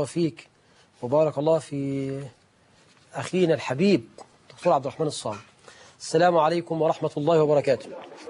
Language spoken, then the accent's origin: Arabic; Egypt; وإحنا في أمثالنا كمصريين بنقول